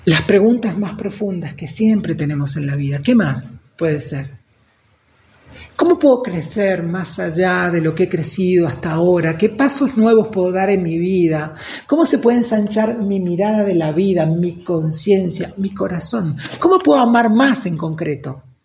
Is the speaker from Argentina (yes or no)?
yes; Argentina; Conozco un poco, bastante la de mi tierra, de Argentina